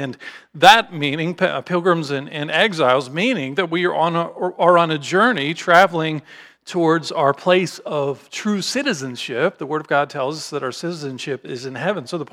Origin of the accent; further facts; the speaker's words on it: Pennsylvania, United States; I grew up in Western Pennsylvania, and there were some you know, some serious hills